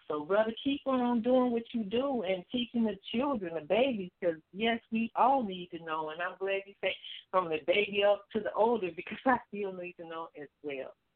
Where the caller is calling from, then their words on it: St. Louis, Missouri, United States; from St. Louis, Missouri, mock number 28.